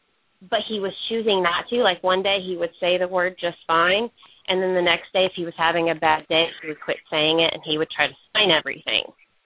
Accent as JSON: {"language": "English", "region": "Oklahoma", "country": "United States", "said": "We used a lot of our early intervention program in Oklahoma. We're from Oklahoma, and the early intervention program there is Sooner Start"}